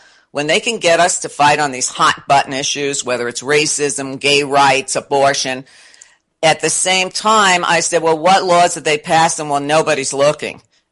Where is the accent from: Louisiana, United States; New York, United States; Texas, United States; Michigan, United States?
New York, United States; Brooklyn; I grew up in East New York in Brooklyn. And at the time, it was primarily black.